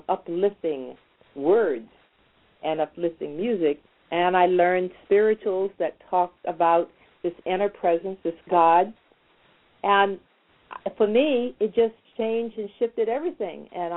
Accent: the South, United States; born there; I was born in the South, and I was in the South when there was Jim Crow.

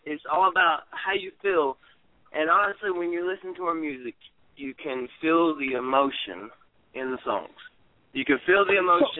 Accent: Alabama, United States; you know we're from Alabama, a chicken house.

